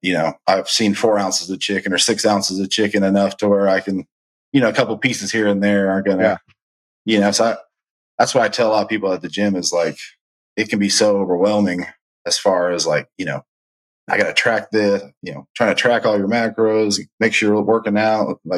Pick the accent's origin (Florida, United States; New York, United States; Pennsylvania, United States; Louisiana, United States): Florida, United States; No, I'm actually from Central Florida.